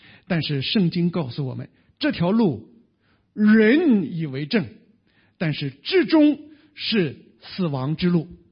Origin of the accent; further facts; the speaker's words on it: China; 所以我们中国人是彻头彻尾的，就是儒家思想里边是科学家，对吧？